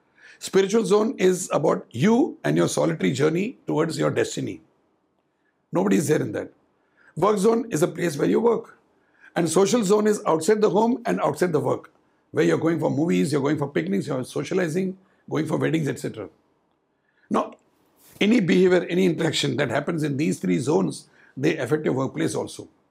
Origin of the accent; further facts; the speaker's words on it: India; Because I am an Indian, I come from an Indian mindset